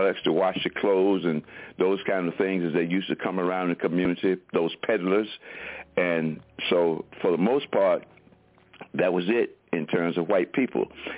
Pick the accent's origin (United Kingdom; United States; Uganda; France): United States; Durham, North Carolina; And that's one thing, too, about growing up in Durham, North Carolina, in the projects called MacDougall Terrace.